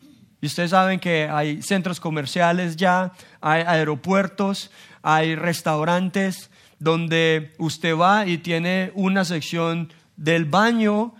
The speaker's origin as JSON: {"language": "Spanish", "country": "Colombia", "said": "por gracia de Dios, yo soy colombiano."}